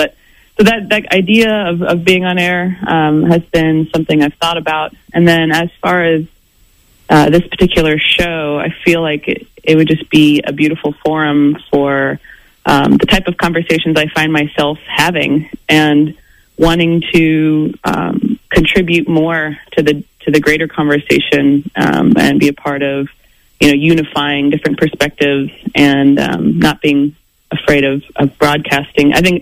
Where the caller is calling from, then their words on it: Austin, Texas, United States; I'm in Austin, Texas right now.